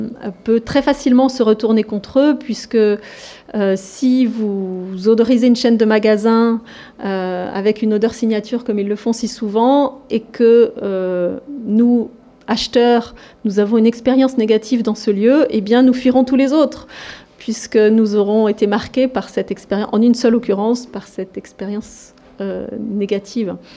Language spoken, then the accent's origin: French; France; En plus, nous sommes Français